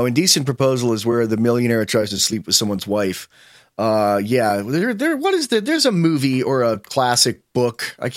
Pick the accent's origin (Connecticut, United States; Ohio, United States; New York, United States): New York, United States; It was, I grew up in Jamestown. I grew up in upstate New York and went to college in Jamestown, New York, which is upstate New York.